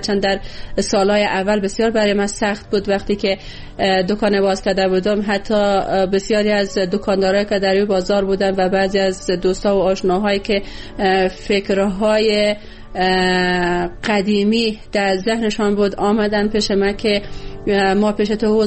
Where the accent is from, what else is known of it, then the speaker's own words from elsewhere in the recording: Bamyan, Afghanistan; و از کابل بعد از تقریبا 7 یا 8 ماهی که من در اونجا زندگی کردم، آمدم به ولایت خودم به بامیان